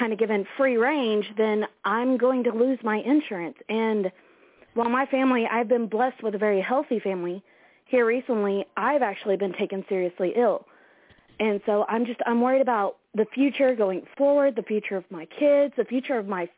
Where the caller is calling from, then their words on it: Cane Hill, Arkansas, United States; Hi, I'm good. … I'm from Cane Hill, Arkansas.